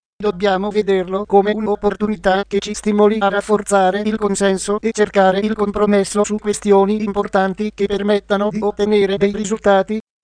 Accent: Calabria, Italy; io sono calabrese, lei genovese

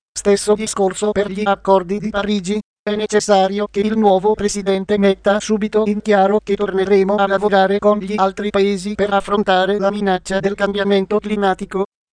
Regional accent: Calabria, Italy; io sono calabrese, lei genovese

